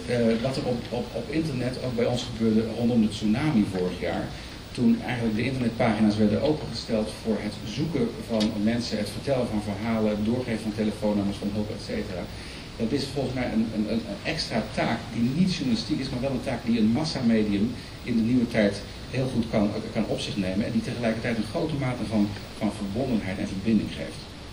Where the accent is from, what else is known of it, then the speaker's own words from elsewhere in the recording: Zeeland, Netherlands; ik kom zelf uit Zeeland.